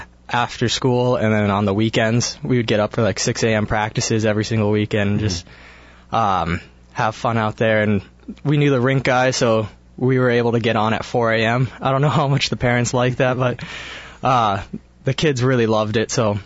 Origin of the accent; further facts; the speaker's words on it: California, United States; Yeah, growing up in California, there's not much hockey, especially in the northern part